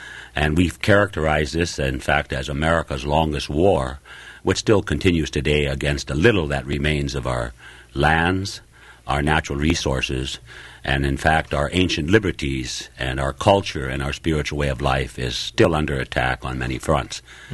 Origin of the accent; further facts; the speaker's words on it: Minnesota, United States; I come from the White Earth Anishinaabe Nation, where the Anishinaabe reside.